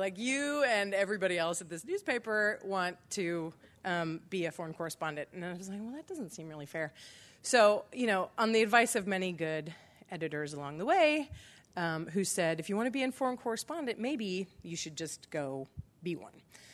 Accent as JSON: {"language": "English", "town": "Lincoln", "region": "Illinois", "country": "United States", "tie": "born or raised there", "said": "I'm from Lincoln, Illinois. I grew up in Lincoln, not far from here."}